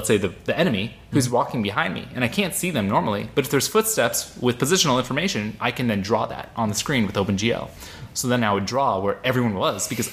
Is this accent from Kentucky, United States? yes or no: no; Pittsburgh, Pennsylvania, United States; born there; I was born in Pittsburgh.